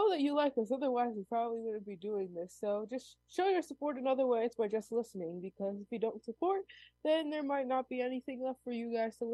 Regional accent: New York, United States; I'm still a student, and I'm from New York. And it's just far.

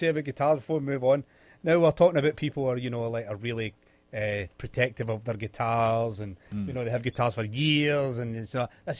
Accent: United Kingdom; I'm from Britain. I get it.

